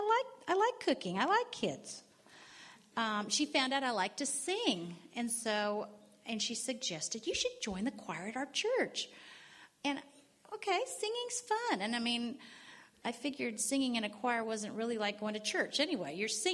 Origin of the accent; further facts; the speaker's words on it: Texas, United States; I was raised in Texas. I had a very happy childhood from what I remember.